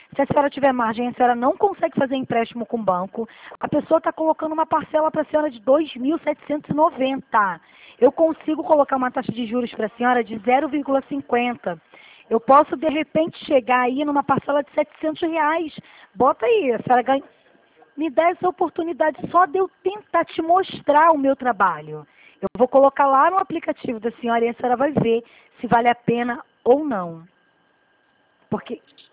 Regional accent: Duque de Caxias, Rio de Janeiro, Brazil; eu pelo menos sou de Duque de Caxias

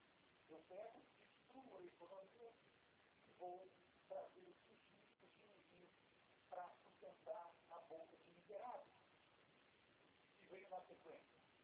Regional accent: Rio de Janeiro, Brazil; Eu sou do Rio de Janeiro, isso. Eu sou do Rio de Janeiro

